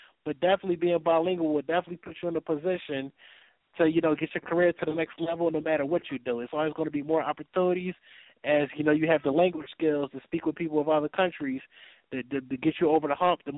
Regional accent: Philadelphia, Pennsylvania, United States; Of course, growing up in Philly, you know, you used to watch battles all the time.

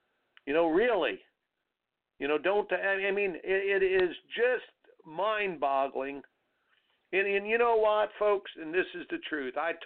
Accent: Indiana, United States; I didn't see the toughness that growing up in Indiana playing on high school basketball.

